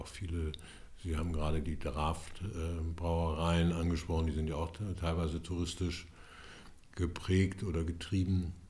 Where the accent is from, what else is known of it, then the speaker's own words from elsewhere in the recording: Berlin, Germany; now in Hamburg, Germany; Also ich komme aus Berlin und bin dann nach Winterhude gezogen, also insofern habe ich da eine ganz besondere Verbindung dazu